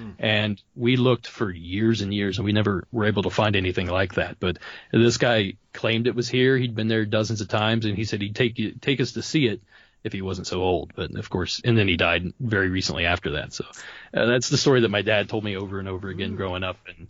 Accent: Ohio, United States; Well, we sort of had stuff like that growing up in Ohio. We have it's mound country.

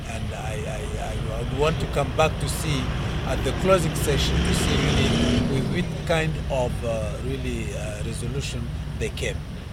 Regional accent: Mali; I come from Mali, West Africa, and I have seen there that the moment women together, unified, they come with one voice

